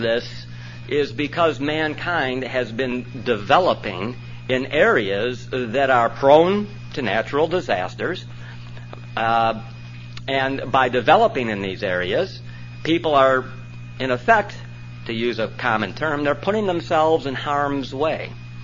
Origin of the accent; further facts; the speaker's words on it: Detroit, Michigan, United States; Now, I don't live in California. You heard I come from Detroit. Detroit's kind of flat.